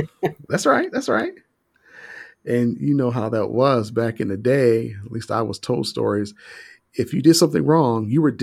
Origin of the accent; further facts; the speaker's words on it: Canton, Ohio, United States; I grew up in the Northeast End, just like you.